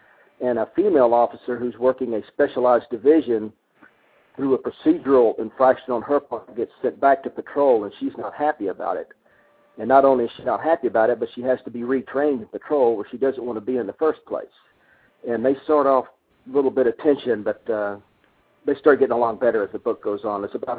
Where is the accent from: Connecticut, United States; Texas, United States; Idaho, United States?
Texas, United States; Houston; Well, I grew up in Houston, Texas, and decided I wanted to be a police officer